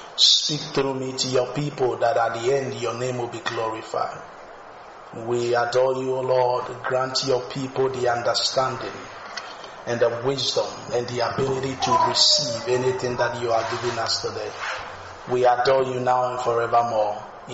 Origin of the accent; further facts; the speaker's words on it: Ghana; also born or lived in New York; now in Bismarck, United States; from Ghana. We were in New York for about 3-4 years before moving down to Bismarck.